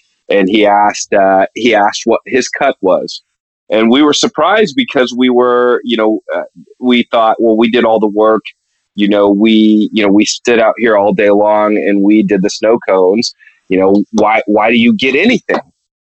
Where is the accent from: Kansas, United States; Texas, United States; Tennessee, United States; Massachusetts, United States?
Kansas, United States; Lenexa; So, yeah, I'm from Kansas City, born and raised, grew up in a place called Lenexa, Kansas, grew up from middle class family.